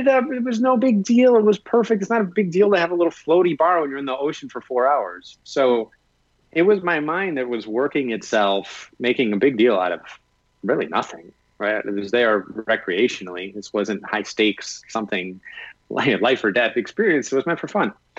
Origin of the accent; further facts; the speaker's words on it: Wisconsin, United States; now in Miami Beach, United States; Maybe growing up in Wisconsin, you know, we only had the summer months of like 2 months, really. It wasn't very warm, so we weren't in the water.